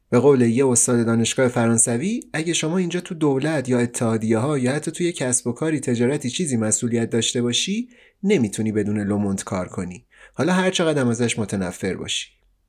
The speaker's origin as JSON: {"language": "Persian", "town": "Sabzevar", "region": "Razavi Khorasan", "country": "Iran", "tie": "born or raised there", "said": "فکر کنم 14-15 سالم بود. تابستونا میرفتم یه کتابخونه عمومی تو شهری که اونجا درس میخوندم و زندگی میکردم، سبزوار."}